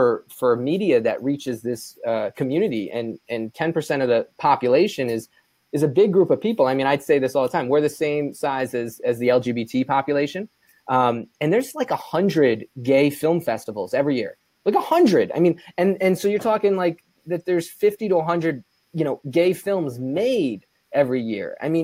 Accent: East Coast, United States; coming from the East Coast, I grew up in the East Coast

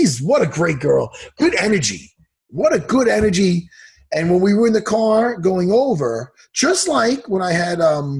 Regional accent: New York, United States; One time, I did this thing at the St. Raphael's church over here in Long Island, here in my hometown.

